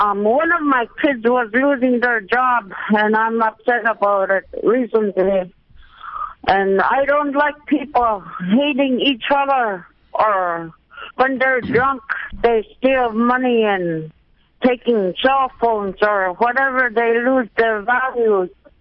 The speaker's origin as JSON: {"language": "English", "town": "Eek", "region": "Alaska", "country": "United States", "tie": "born or raised there", "said": "I was talking to my hometown councils in my village. At hometown in my village is at Eek."}